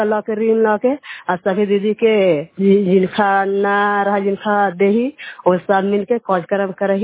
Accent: Fatehpur, Bihar, India; पंचायत, घर फतेहपुर के रहने वाली हूँ, जिला नालंदा, किराए पसरा।

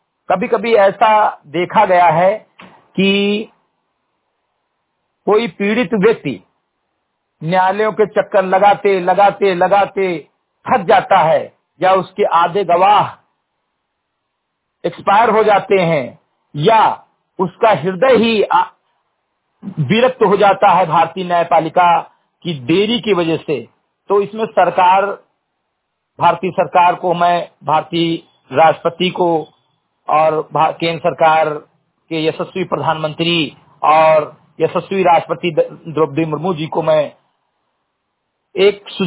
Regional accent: Uttar Pradesh, India; ग्राम सभा से मेरी कटाई विकास खंड मेनपुरवा जनपद बहराइच का मूल निवासी हूं

